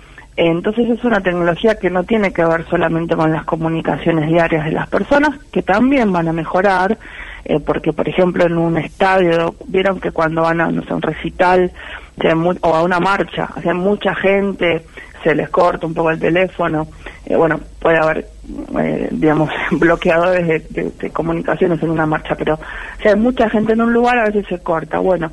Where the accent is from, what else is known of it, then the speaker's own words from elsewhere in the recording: La Plata, Buenos Aires Province, Argentina; Volví el año pasado. Viví, soy de La Plata, viví como 20 y pico de años en Capital y el año pasado decidí volver a mis pagos.